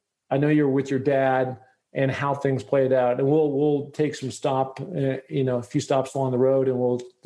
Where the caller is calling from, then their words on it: Sun Valley, Idaho, United States; But I'm talking from Sun Valley, Idaho.